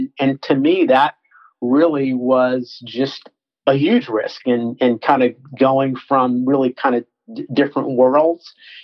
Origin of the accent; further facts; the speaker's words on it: Teaneck, New Jersey, United States; And it was a different world from what I was used to growing up in Teaneck, New Jersey, which is where they moved to, and going down to the deep south, wow.